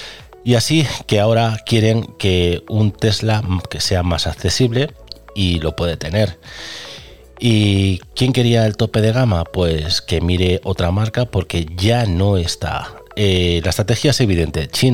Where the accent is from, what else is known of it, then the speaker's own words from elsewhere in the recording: Galicia, Spain; Y aquí aparece Oubiña, el ex narco gallego, paisano mío, de al lado de mi pueblo, aún por encima.